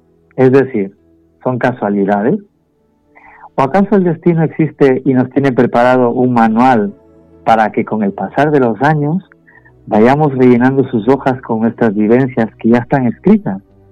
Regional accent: Ecuador; moved away; justamente en este mes cumplo 21 años de haber llegado aquí, de mi tierra natal, que es Ecuador.

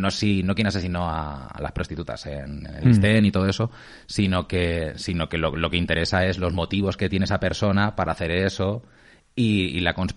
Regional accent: Puertollano, Castilla-La Mancha, Spain; Cuando baje a Puerto Llano, a mi pueblo

